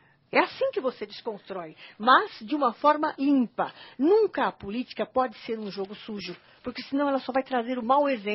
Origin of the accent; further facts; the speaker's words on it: São Paulo, Brazil; Eu sou paulistana.